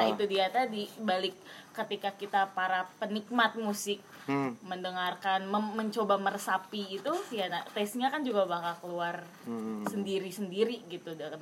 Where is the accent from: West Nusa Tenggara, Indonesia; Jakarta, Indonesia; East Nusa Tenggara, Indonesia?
Jakarta, Indonesia; now in Jember, Indonesia; Asal aku dari ibu kota